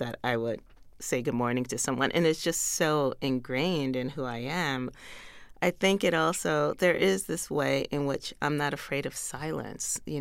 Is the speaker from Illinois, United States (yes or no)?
no; New York, United States; You know, I feel like I'm a New Yorker to the bone, but there is a lot of the South in me.